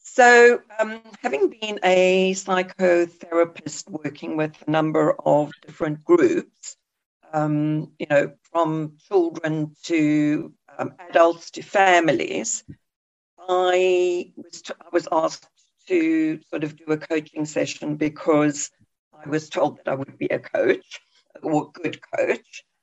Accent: South Africa; so a little bit about me is I grew up in South Africa, and I absolutely hated it. I always wanted to be somewhere else.

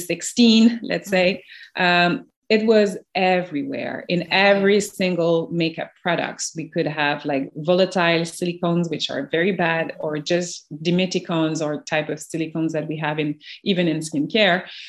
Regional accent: Montreal, Quebec, Canada; But I grew up in Montreal in Canada, so I'm also multicultural.

